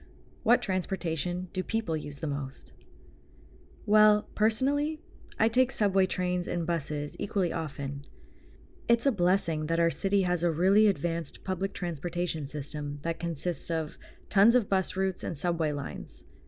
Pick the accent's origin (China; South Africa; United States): China; English is a second language; But as far as I know, the scale and speed of development of my hometown's metro system is crazy fast. And I assume most big cities in China are the same.